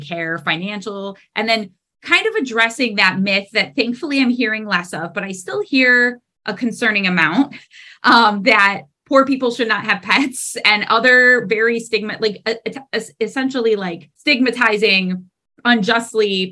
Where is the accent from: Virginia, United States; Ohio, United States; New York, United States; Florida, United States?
Ohio, United States; East Cleveland; And I grew up in East Cleveland, which very low, very below the poverty line.